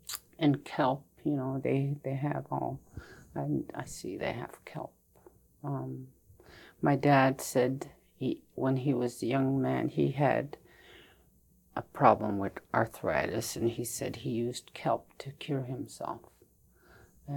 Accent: English Bay, Alaska, United States; born there; And my mom was born in Portlock. My dad was born in English Bay. I was born in English Bay also

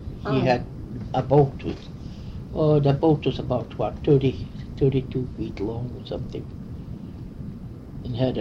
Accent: Alaska, United States; also born or lived in Ouzinkie; I was brought up on a fox farm up Uyakte on Alf's Island.

